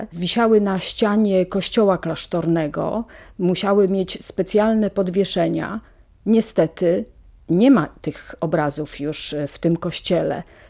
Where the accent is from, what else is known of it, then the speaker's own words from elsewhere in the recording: western Poland, Poland; ja się urodziłam tu na ziemiach zachodnich, ja się tutaj wychowałam